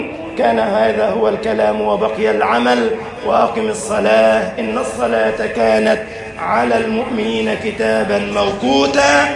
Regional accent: Egypt

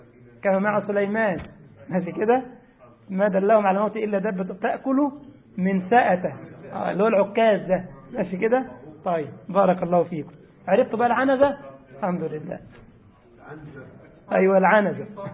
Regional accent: Egypt; احنا عندنا في مصر النبوت

